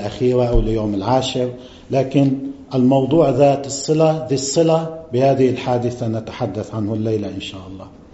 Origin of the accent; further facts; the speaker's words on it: Lebanon; عندنا في لبنان